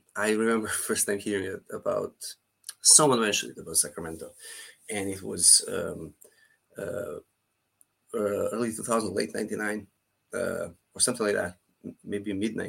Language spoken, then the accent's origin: English; Serbia; I'm from Serbia, so yeah.